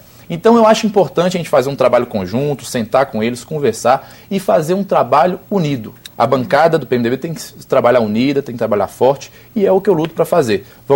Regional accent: Montes Claros, Minas Gerais, Brazil; eu como nasci em Montes Claros, sou norte mineiro, né, com muito orgulho

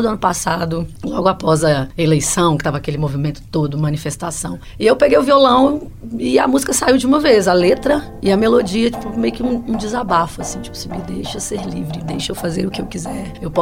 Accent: Mariana, Minas Gerais, Brazil; A minha família mexia com a escola de samba na minha cidade. Eu sou de Mariana.

